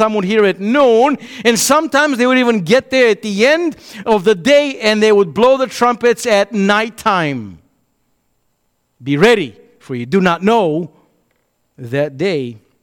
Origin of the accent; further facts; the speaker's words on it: Romania; I grew up back in Romania, and in our Baptist church